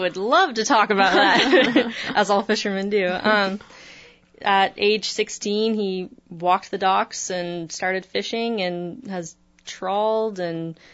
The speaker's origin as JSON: {"language": "English", "town": "Bellingham", "region": "Washington", "country": "United States", "lives_now": "Fairbanks, United States", "said": "a lot of people ask me if I grew up in Fairbanks. I didn't. I'm from Bellingham, Washington."}